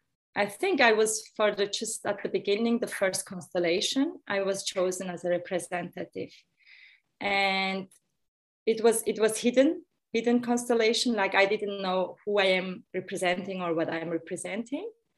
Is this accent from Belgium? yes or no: no; Turkey; now in Switzerland; And because I'm from Turkey, there was no Turkish pupil in the class.